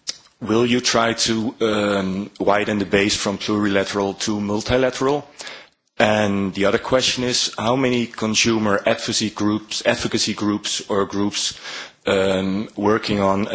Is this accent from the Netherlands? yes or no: yes; Netherlands; English is a second language; I'm a blogger from the Netherlands.